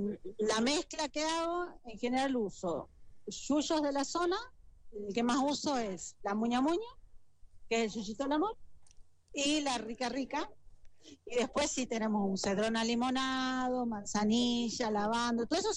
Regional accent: Purmamarca, Jujuy, Argentina; Sí, soy jujeña, no sí. De Purmamarca específicamente, pero vivo en Purmamarca.

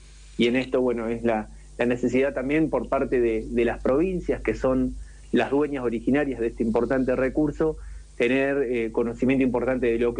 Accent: Tandil, Buenos Aires Province, Argentina; now in Chilecito, Argentina; Yo cuando me vine a vivir en el 2014 acá a Chilecito, yo soy originalmente de Tandil y estudié en la Universidad Pública en Tandil y pude hacer después mi doctorado en La Plata, con beca de CONICET.

